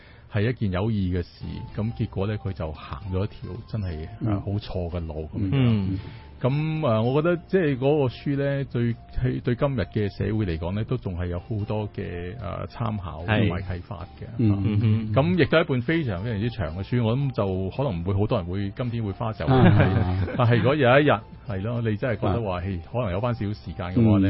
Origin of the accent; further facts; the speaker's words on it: China; 其實我哋中國人唔好講呢啲咁唔吉利嘅嘢